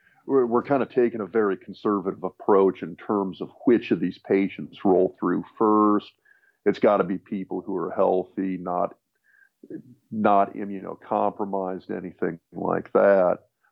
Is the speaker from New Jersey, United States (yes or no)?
no; Lincoln, Nebraska, United States; Now, obviously, I grew up in Lincoln, Nebraska. My dad worked for the university.